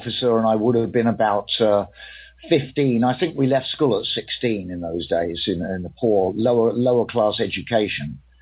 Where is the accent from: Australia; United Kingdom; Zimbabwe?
United Kingdom; Camberley, South East England; born or raised there; also born or lived in London